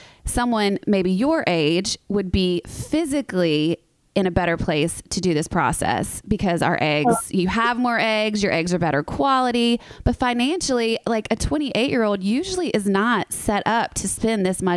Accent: the South, United States; I mean, I'm from the South. So a lot of us are taught at a really young age

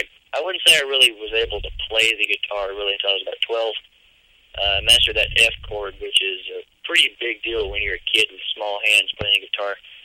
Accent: Brownsboro, Texas, United States; also born or lived in Tyler / Athens; Well, I was born in Tyler, Texas, and grew up pretty much around that area. Until I was five, I lived in a little ranch around outside of Athens, and after... I guess I was five or six. We moved to a little town called Brownsboro

